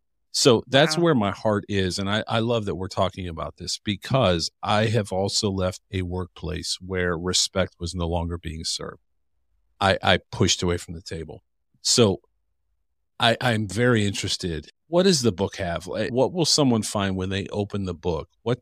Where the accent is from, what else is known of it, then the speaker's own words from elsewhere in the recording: Cleveland, Ohio, United States; So I grew up in Cleveland. Our high school was 50-50 in terms of diversity.